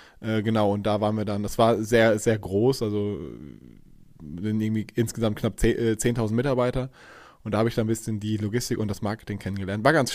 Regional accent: Rhineland-Palatinate, Germany; ich komme ursprünglich aus dem Westerwald, das ist in Rheinland-Pfalz, super Gegend, wunderschön.

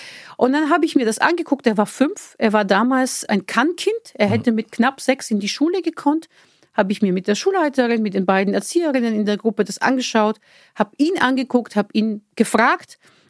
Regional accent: Bulgaria; Und also da, wo ich herkomme in Bulgarien, sind die ersten 40 Tage oder 40 Tage sind so ein Zeitfenster, übrigens auch beim Tod, nicht nur bei der Geburt.

